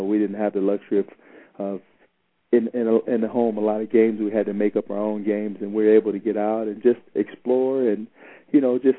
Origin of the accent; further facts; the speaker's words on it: Phoenix, Arizona, United States; And being here, born and raised in Phoenix, then my mother being a single parent.